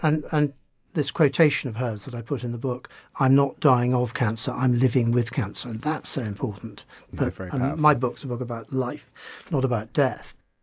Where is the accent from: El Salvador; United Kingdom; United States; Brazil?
United Kingdom; I'm British.